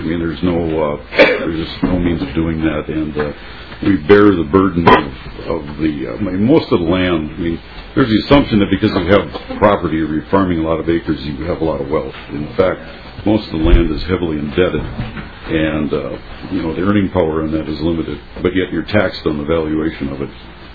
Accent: Stewart, Minnesota, United States; I'm from Stewart, Minnesota, and I farm.

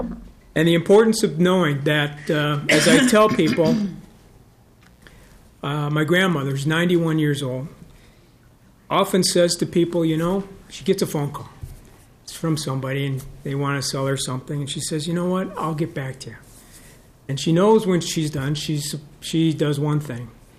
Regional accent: Minneapolis, Minnesota, United States; also born or lived in Chaska; so that kids like me growing up in Minneapolis or Chaska, where we moved out to, or even Moorhead, southern Minnesota, all the cities are able to inherit a better Minnesota.

